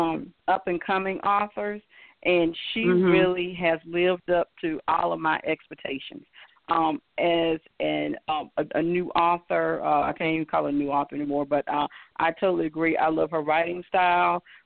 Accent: the South, United States; accent: southern; I can hear my southern accent or reverting back.

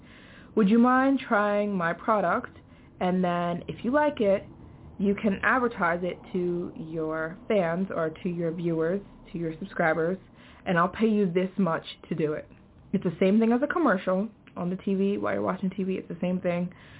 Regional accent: United States; I'm American, so I make American ad. I have American ads on my channel. I'm an American channel. I'm an American girl.

